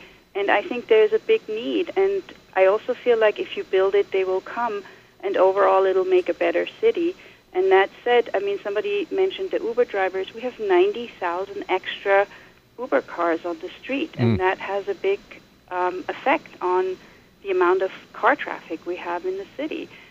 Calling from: New York, United States; from the East Village.

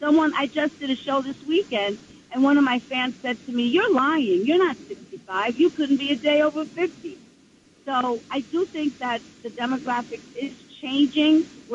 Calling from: New Jersey, United States; I am calling from Bergen County, New Jersey.

